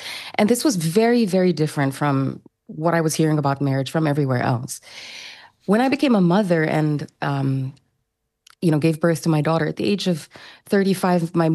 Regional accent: Philippines; So I grew up in the Philippines, and it's extremely conservative, extremely Catholic.

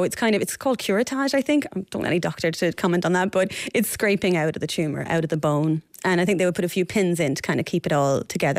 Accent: Wexford, Leinster, Ireland; also born or lived in London; So I sometimes tell people I'm half English, half Czech and 100%

